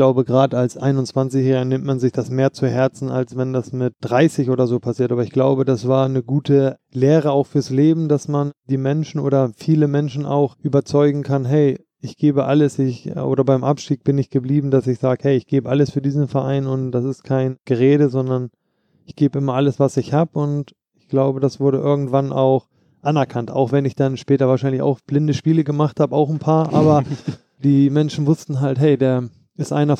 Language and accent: German; Hamburg, Germany; In Hamburg bin ich groß geworden und in Frankfurt ist meine fußballerische Heimat, sage ich immer.